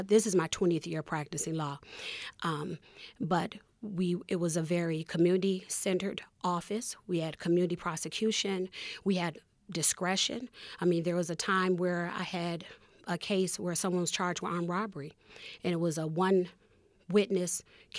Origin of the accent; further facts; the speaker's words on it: Rochester, New York, United States; Grew up on the southwest side of the city, graduate of Wilson Magnet High School.